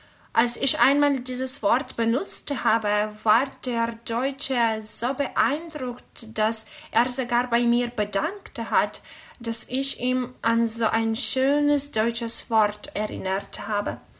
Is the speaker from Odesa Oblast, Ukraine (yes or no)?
no; Chernivtsi, Chernivtsi Oblast, Ukraine; German is a second language; Ich komme aus der kleinen Stadt Chernivtsi in der Ukraine. Ich lerne Deutsch